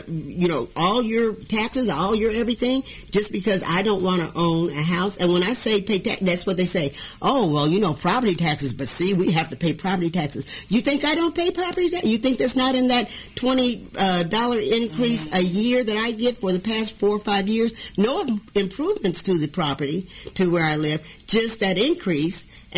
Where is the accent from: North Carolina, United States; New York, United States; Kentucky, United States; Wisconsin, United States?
New York, United States; New York City; I'm from New York City. I've never wanted to own a house.